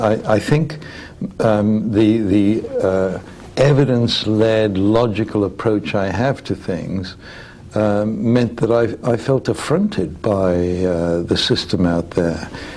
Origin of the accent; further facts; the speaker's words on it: Johannesburg, Gauteng, South Africa; I was born in Durban in South Africa. I was brought up in Johannesburg, went to school in Johannesburg, went to university there, and completed my PhD there.